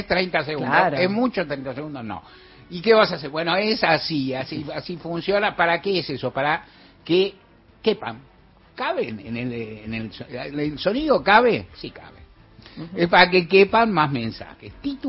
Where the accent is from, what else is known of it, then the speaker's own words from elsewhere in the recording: Buenos Aires, Argentina; yo nací acá, viví acá, soy más porteño que el Obelisco, pues estoy orgulloso.